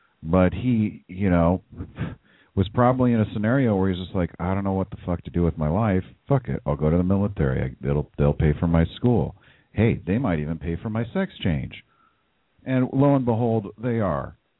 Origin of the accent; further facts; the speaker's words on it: United States; Just because I'm an American doesn't mean I approve of everything people do in the name of America, okay?